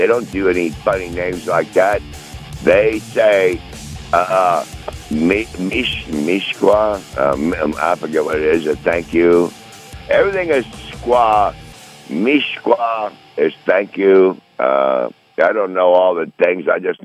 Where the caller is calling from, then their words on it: Michigan, United States; I am in very, very, very far northern Michigan, right up there about, I would say, I could throw a rock into Canada. Right. Above the UP. I'm above the UP.